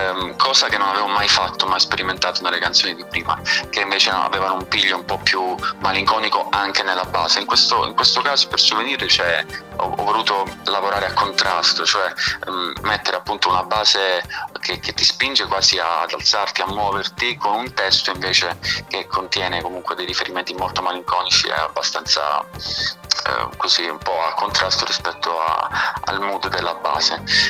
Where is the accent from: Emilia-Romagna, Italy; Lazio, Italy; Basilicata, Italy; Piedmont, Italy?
Basilicata, Italy; Rionero in Vulture; now in Milan, Italy; Io sono nato nel 91, quindi ho 30 anni, e vengo da un piccolo paese sotto una montagna in Basilicata che si chiama Rio Nero in Vulture, però in verità vivo da più di 7 anni a Milano, ormai sono milanese adottato.